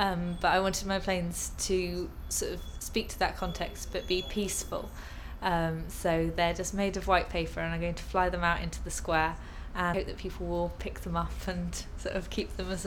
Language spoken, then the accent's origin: English; Ipplepen, South West England, United Kingdom; I'm 23 and I'm from Ipplepen in Devon.